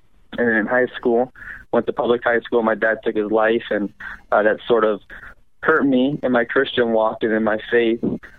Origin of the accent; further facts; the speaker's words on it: Boca Raton, Florida, United States; I'm from Boca Raton, Florida. I'm 20 years old.